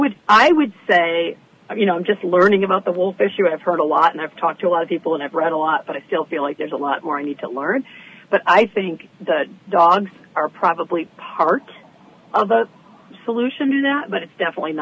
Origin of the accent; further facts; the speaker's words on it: Michigan, United States; I'm from Michigan, so we're both, you know, sort of displaced upper Midwesterners who refound each other.